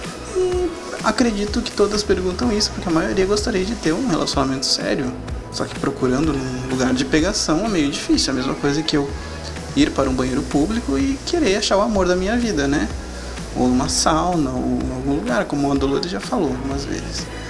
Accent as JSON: {"language": "Portuguese", "town": "Blumenau", "region": "Santa Catarina", "country": "Brazil", "said": "Esqueci de avisar, eu sou de Blumenau, tá?"}